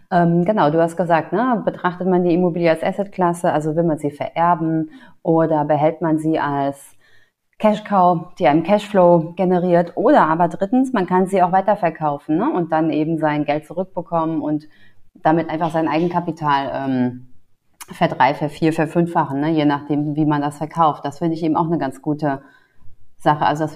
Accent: Germany; könnte ich als Deutsche in Polen einen Kredit bekommen?

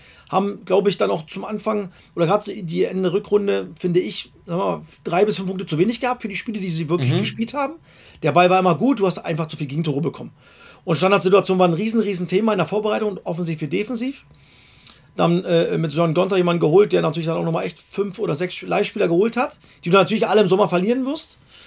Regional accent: East Germany, Germany; ich als Ossi schon 1000 Mal gesagt, bin befangen

